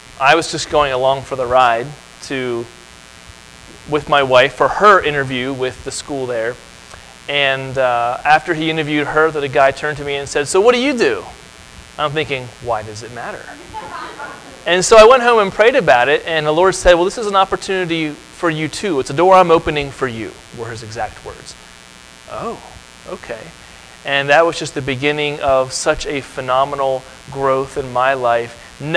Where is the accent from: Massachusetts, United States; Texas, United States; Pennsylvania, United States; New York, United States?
Pennsylvania, United States; Dillsburg; And my wife and I, we are from York, Pennsylvania. I'm from a little town of Dillsburg.